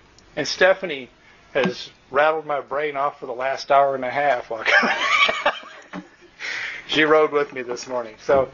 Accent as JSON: {"language": "English", "region": "Texas", "country": "United States", "tie": "born or raised there", "said": "When I grew up in West Texas, when you turned about 12, you better get dumped somewhere"}